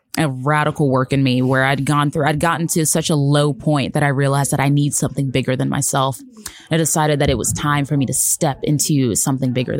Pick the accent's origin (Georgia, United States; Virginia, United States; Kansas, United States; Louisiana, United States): Georgia, United States; also born or lived in New York; So I'm Nigerian. And so part of my story is that my mom came to the States when she was pregnant with me and we landed in New York, but then landed in Georgia.